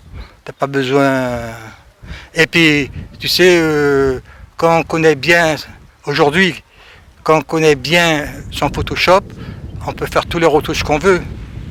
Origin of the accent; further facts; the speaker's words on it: French Guiana, France; Oui, je suis Guyanais.